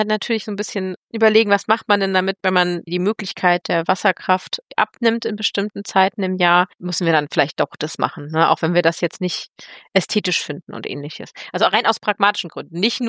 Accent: Düren, North Rhine-Westphalia, Germany; Hey, ich komme hier aus Düren. Hier fahren immer Rübenlaster rum.

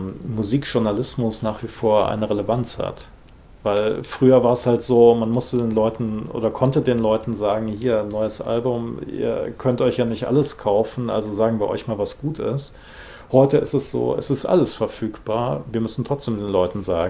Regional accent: Rhineland, Germany; ich bin im Rheinland aufgewachsen, da hatte man dann entweder WDR gehört

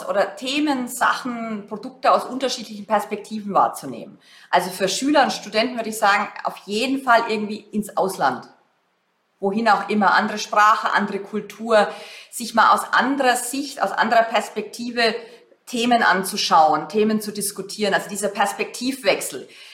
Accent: Germany; da tun wir uns als Deutsche insgesamt nicht schwer, weil wir wollen als Führungskraft immer perfekt sein.

